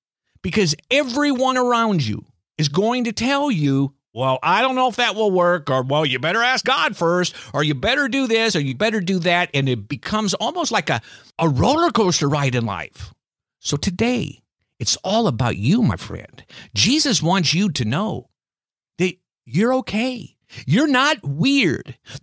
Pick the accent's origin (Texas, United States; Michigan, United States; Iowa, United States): Iowa, United States; now in Biloxi, United States; I grew up in Iowa, and I was sent to Keesler Air Force Base, never heard of Biloxi, Mississippi, but I fell in love with it.